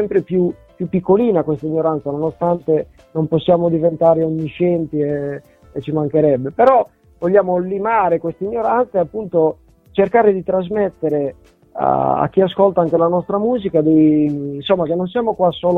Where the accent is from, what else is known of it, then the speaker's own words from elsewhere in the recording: Valledoria, Sardinia, Italy; noi quindi l'abbiamo fatto nel nostro dialetto, che è il dialetto di un paese che si chiama Valle d'Oria, in provincia di Sassari, nord Sardegna, a 15 km da Castelsardo, che è un borgo medievale molto famoso in tutta Italia